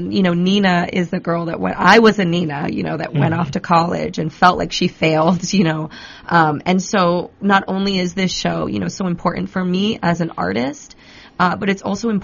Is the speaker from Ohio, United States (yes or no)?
no; Worcester, Massachusetts, United States; I'm originally from Worcester, Massachusetts.